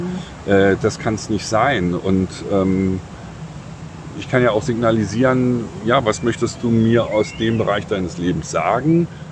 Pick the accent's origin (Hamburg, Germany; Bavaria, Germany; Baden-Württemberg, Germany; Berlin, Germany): Berlin, Germany; Ja, ich komme aus Berlin.